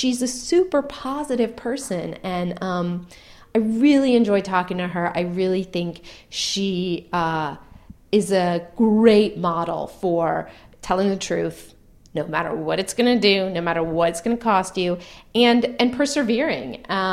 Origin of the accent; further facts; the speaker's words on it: California, United States; I grew up in Marin County, so